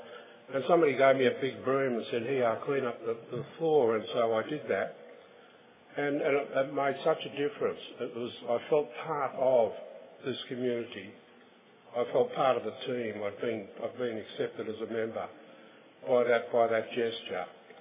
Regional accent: Perth, Western Australia, Australia; I'm an alcoholic and I'm also from Perth in Western Australia. In fact, I'm from the very same part of Perth as the previous speaker because we've been married for 23 years.

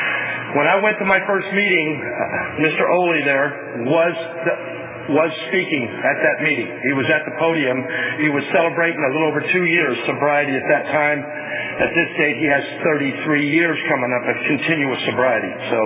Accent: England, United Kingdom; born there; also born or lived in San Antonio, United States; I was born, I know everybody knows me as … I was born in England. Okay? It's like my mother said, I'm British by birth and redneck by the grace of God.

